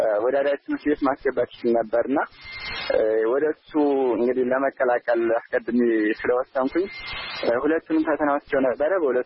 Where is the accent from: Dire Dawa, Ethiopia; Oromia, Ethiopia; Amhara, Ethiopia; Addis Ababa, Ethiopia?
Amhara, Ethiopia; Sekela; ምዕራብ ጎጃም ዞን ሰከላ ወረዳ ነው የተወለድኩት። ገጠራማ ክፍል ነው።